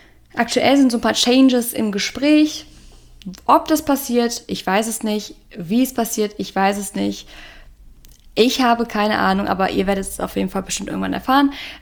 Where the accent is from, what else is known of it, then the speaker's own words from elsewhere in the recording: North Rhine-Westphalia, Germany; die aus meiner Heimat, also alle in NRW eigentlich so gefühlt